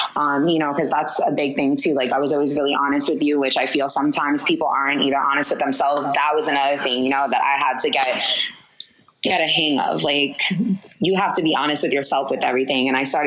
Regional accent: Long Island, New York, United States; But just like a little thing, we're Italian. We're from Long Island, Italian people.

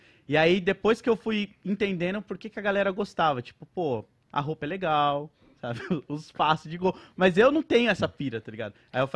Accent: São Paulo, Brazil; Eu cresci lá em Itaquera, então eu vi o estádio

